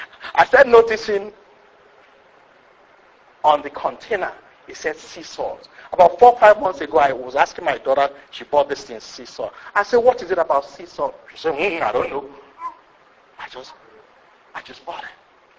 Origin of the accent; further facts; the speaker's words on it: Nigeria; I grew up in Nigeria, so that's my where I could relate to that.